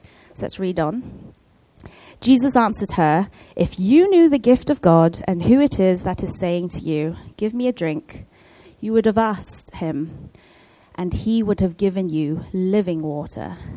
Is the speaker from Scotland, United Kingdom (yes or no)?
no; Cardiff, Wales, United Kingdom; "Oh, I'm from Cardiff, Wales. I was born in Cardiff."